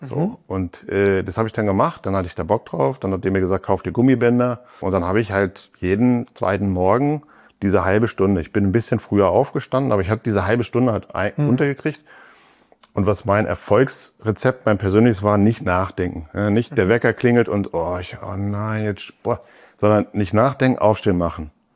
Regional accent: Northern Germany, Germany; Ursprünglich komme ich aus Norddeutschland, jetzt lebe ich in Süddeutschland, genau.

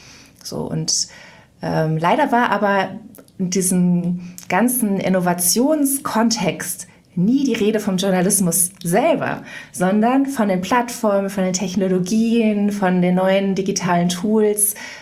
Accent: Mönchengladbach, North Rhine-Westphalia, Germany; nach meinen ersten Schritten bei der Lokalzeitung in Mönchengladbach, wo ich aufgewachsen bin ich dann nach Bonn gekommen

